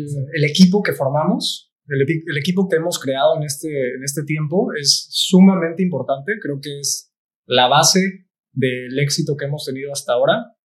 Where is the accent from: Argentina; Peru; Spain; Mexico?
Mexico; Cancún, Quintana Roo; yo vivía en Playa del Carmen mientras trabajaba en Tulum en la construcción. Y cuando yo vivía ahí, pues yo soy de Cancún y muchos de mis amistades son de Cancún.